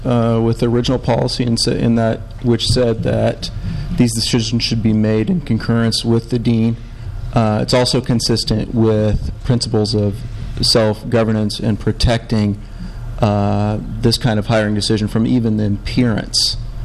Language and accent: English; United States; as a faculty member, even as an American, I'm a big fan of shared governance